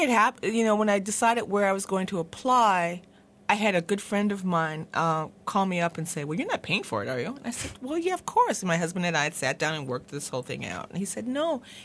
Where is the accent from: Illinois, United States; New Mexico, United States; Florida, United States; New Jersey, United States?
Illinois, United States; Chicago; I'm originally from Chicago